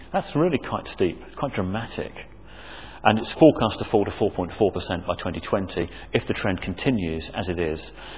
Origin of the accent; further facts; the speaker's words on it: Birmingham, West Midlands, United Kingdom; I'm actually from Birmingham, but my parents are both Welsh speaking. I've got a lot of Welsh family.